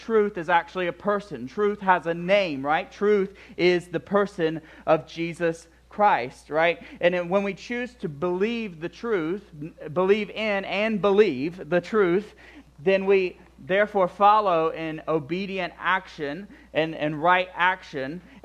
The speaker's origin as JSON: {"language": "English", "region": "the South", "country": "United States", "said": "I made it up. I'm from the South. I can do that."}